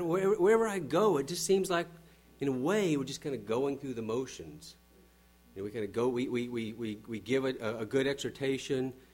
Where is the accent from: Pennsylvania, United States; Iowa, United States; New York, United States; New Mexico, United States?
New Mexico, United States; I grew up in New Mexico, an unamended ecclesia in New Mexico.